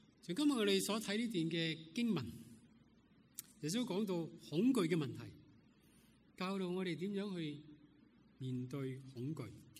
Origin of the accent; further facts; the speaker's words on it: China; 正如我们中国人，我们见到有些食物变坏了，发霉了，那我们就会丢了它。